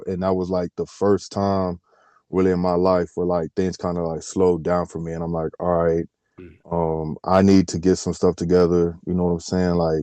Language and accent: English; Dallas, Texas, United States; also born or lived in Seguin; Yeah, I'm from Dallas, man. I was born and raised in Dallas. Went down with my family to small town outside of San Antonio, called Seguin. And ended up moving back.